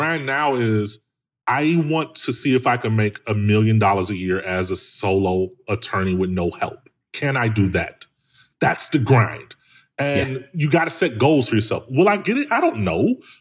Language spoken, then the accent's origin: English; Chicago, Illinois, United States; Dude, I'm from Chicago, man, like from the hood.